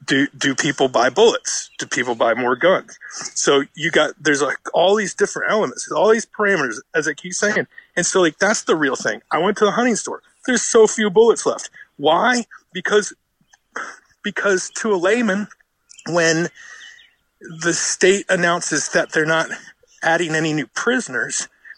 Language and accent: English; United States; I can because I'm American.